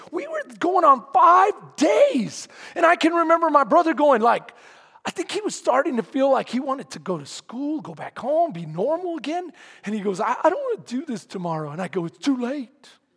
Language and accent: English; San Antonio, Texas, United States; I was living in San Antonio, Texas. That's where I was born. I was born in Santa Rosa Hospital, San Antonio, Texas.